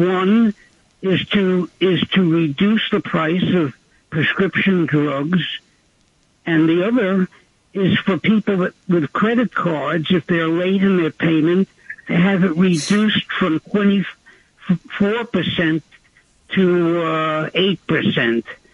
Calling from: Oyster Bay, New York, United States; I'm calling from Oyster Bay, former home of Teddy Roosevelt.

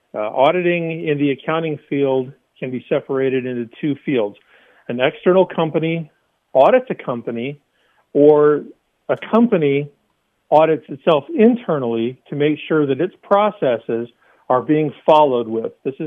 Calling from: West Des Moines, Iowa, United States; West Des Moines.

